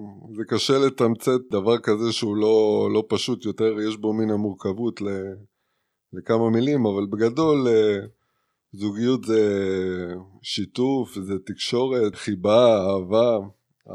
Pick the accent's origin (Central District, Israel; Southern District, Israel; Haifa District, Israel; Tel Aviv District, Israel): Southern District, Israel; Ashkelon; now in Jerusalem, Israel; בעיקרון אני ירושלמי כבר כמה שנים, במקור מאשקלון. הגעתי לעיר בעקבות הגורל, בעקבות העבודה.